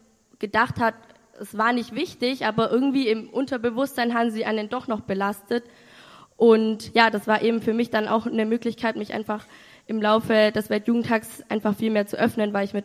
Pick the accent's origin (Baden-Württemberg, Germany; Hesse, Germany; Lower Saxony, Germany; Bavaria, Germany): Bavaria, Germany; ich bin 19 Jahre alt und ich komme aus der Nähe von Augsburg.